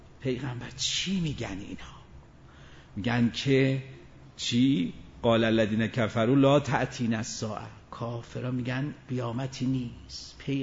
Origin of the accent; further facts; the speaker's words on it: Isfahan, Iran; نه خودم که اصفهانیم، نه خودم که تو اصفهان مثلا مشهورم